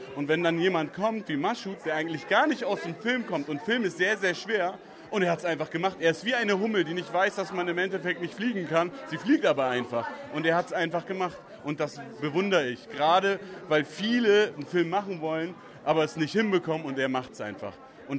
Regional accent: Norderstedt, Schleswig-Holstein, Germany; Ich komme auch ursprünglich aus Norderstedt, ne?

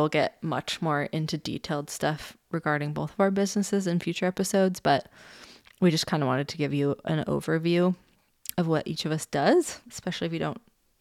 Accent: California, United States; We're from the Bay Area originally. We've been here about 6 years.

